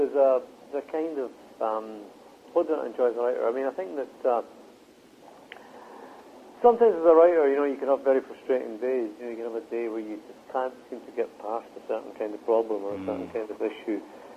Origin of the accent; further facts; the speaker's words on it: Leith, Scotland, United Kingdom; also born or lived in Muirhouse; everybody where I grew up in Leith and in Muirhouse and the schemes, they could just chat and talk and tell tales for ages.